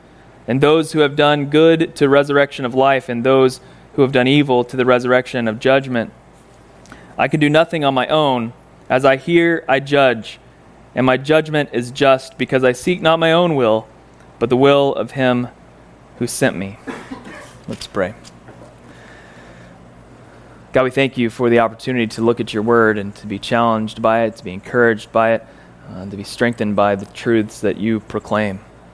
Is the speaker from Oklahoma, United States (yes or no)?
yes; Stillwater, Oklahoma, United States; I'm from Oklahoma. We lived in Stillwater, Oklahoma, and he commuted to Ponca City, Oklahoma, where he had a CPA firm.